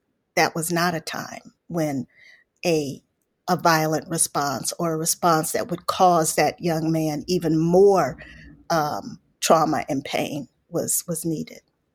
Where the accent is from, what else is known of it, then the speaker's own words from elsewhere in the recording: Atlanta, Georgia, United States; because I grew up in Atlanta. Most of the family was in Chicago.